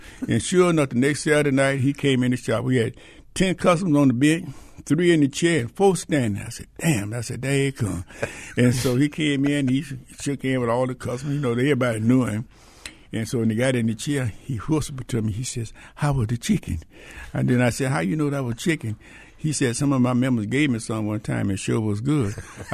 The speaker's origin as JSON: {"language": "English", "town": "Pensacola", "region": "Florida", "country": "United States", "tie": "born or raised there", "said": "Yeah, my father had a barber shop in Pensacola. That's how I was raised up"}